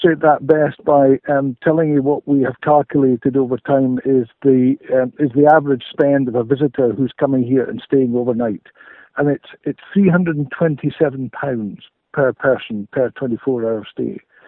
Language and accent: English; Elgin, Scotland, United Kingdom; Well, I was born and brought up in Elgin